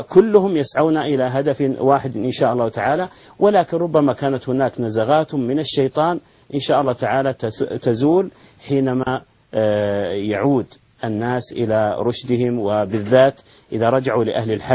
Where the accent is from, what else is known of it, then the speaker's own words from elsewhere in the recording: Saudi Arabia; نحن نجد عندنا في المملكة العربية السعودية أن البلدان المتقاربة وإن كانت قرى صغيرة يكون بينها شيء من الشحناء